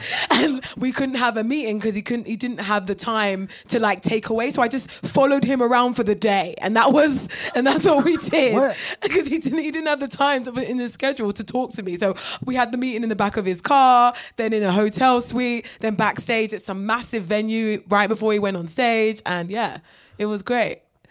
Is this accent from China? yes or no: no; United Kingdom; now in United States